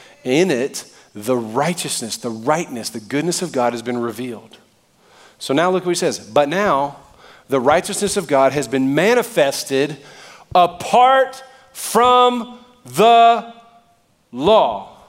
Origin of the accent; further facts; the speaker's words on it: Southern US, United States; I mean, I'm from the South.